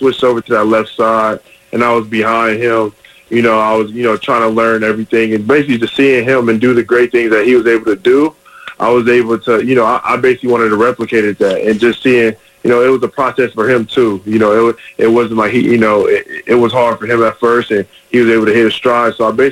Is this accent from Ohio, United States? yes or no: yes; Columbus, Ohio, United States; born there; I mean, I grew up an Ohio State fan. I was born in Ohio State, you know, hospital and everything.